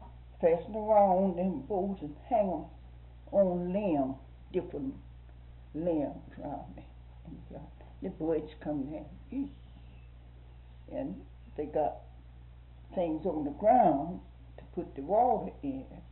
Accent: Georgia, United States; now in Florida, United States; I come from Georgia.

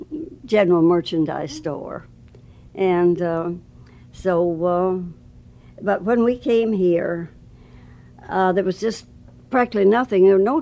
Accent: Eaton Rapids, Michigan, United States; In Michigan, close to Lansing, Eaton Rapids.

